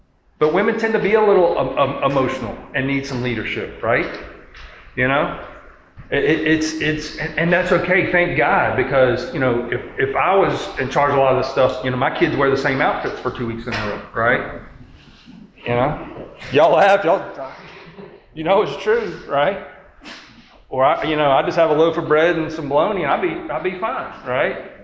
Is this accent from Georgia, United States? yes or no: yes; Georgia, United States; now in Louisiana, United States; I'm from Georgia. I didn't know about driving school. Here in Louisiana, you got to go to driving school to get your license.